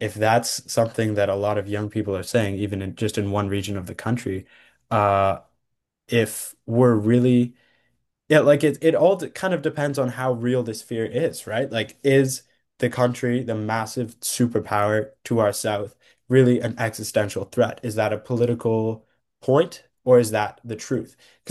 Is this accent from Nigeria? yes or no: no; Toronto, Ontario, Canada; now in Montreal, Canada; Living in Quebec, I really see, I grew up in Toronto and I live in Montreal. I go to school there